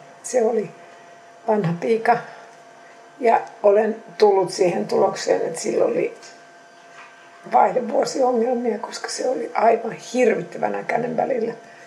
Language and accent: Finnish; Fiskars, Uusimaa, Finland; accent: Fiskars dialect; mä puhuin joko Fiskarsin murretta tai sitten koulusuomea, siis semmoista kirjakieltä.